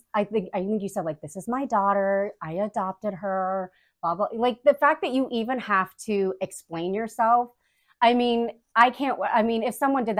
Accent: Mumbai, Maharashtra, India; where are you from? Tell them where you're from. And I'd be like, Bombay, India.

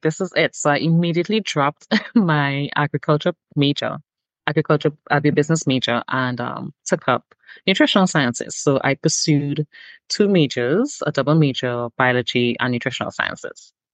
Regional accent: Trinidad & Tobago; Well, I am from Trinidad and Tobago, and I still reside in Trinidad and Tobago.

